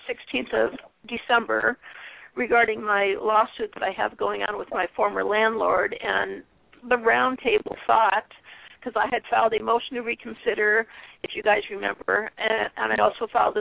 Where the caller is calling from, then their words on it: Phoenix, Arizona, United States; Phoenix, Arizona.